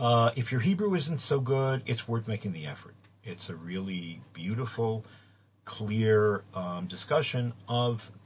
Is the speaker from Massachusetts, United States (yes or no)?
yes; Boston, Massachusetts, United States; I didn't do that because I was from Boston. People from Boston got a pass.